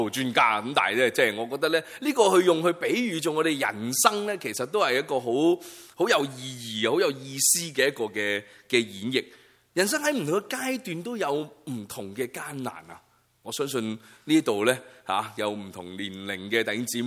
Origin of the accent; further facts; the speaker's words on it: China; 我不知道是不是我们中国人那句说话无三不成几